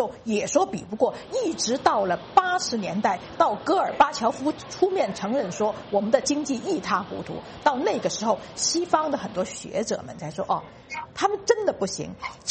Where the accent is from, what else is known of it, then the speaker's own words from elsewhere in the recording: United States; Chinese is a second language; 这作为一个美国人，我经常这个想这个事情